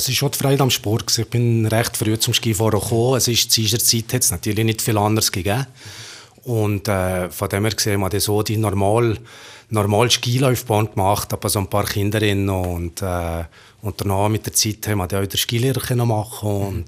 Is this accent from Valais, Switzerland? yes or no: yes; Valais, Switzerland; als Walliser